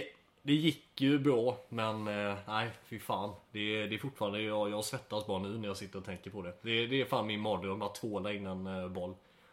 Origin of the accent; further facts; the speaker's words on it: Sweden; Jag är så mycket svensk och jag kör päron och vanilj.